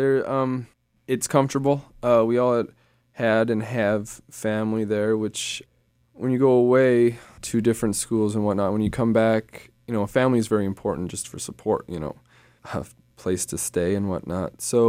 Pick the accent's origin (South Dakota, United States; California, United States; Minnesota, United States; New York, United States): Minnesota, United States; Cloquet; we're from Cloquet, like we all went to the same high school